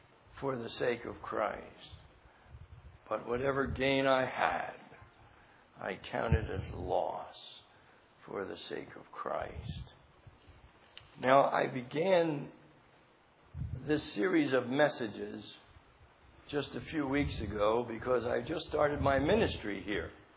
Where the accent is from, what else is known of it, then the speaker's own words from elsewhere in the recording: New Jersey, United States; I was raised in New Jersey, so we talk about youth guys.